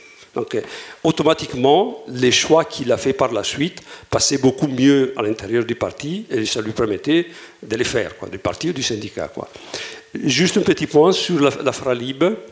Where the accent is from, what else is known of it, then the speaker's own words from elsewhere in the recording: Italy; Mais je prends un exemple très clair, je suis italien.